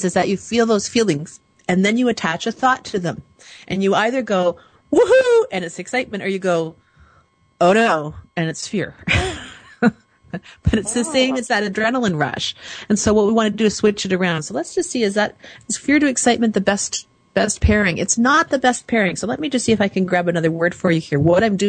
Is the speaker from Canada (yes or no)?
yes; Canada; because I'm not all that up on my short forms of the different states, you know, being Canadian.